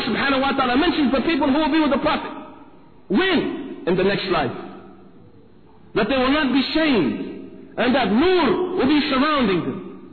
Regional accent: United States; Dear brothers and sisters, I'm from the United States. But first I'm a Muslim, alhamdulillah.

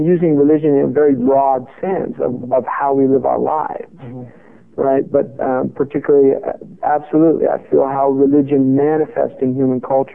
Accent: California, United States; Well, I'm originally from California.

